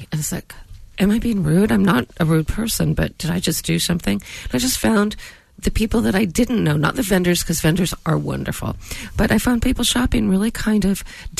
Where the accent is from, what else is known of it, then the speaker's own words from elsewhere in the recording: California, United States; And it makes me sad for my home state, because I really love this place.